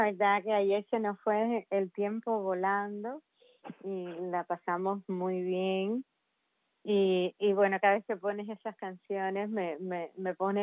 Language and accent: Spanish; Remedios, Villa Clara, Cuba; yo nací en Remedios hace ya casi 50 años. Y viví ahí hasta que comencé en la universidad, que me trasladé a La Habana y estuve ahí 4 años, hasta que en el 94, cuando la crisis de los veceros, pedí licencia en la universidad para irme a mi pueblo